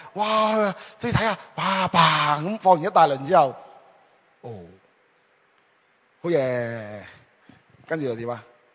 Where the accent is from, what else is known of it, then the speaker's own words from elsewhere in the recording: China; 即系好似我哋中国人所讲嘅有少少肺行跳或者系癫痫